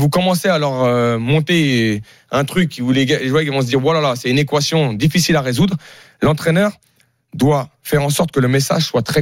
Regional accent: Paris, Île-de-France, France; born there; Moi, aujourd'hui, je préfère, je suis né à Paris.

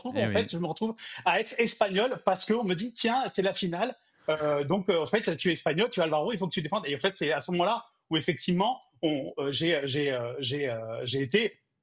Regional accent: Neuilly-sur-Seine, Île-de-France, France; born there; Je suis né en France, je fais partie de l'immigration. Mes parents sont venus en France dans les années 60, donc je suis né en région parisienne, à Neuilly-sur-Seine pour être précis.

